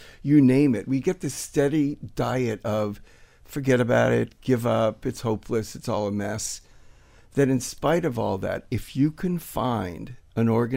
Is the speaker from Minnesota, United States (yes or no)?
no; Miami, Florida, United States; Well, actually, yeah, I grew up in Miami and went to the University of Miami undergrad and grad school.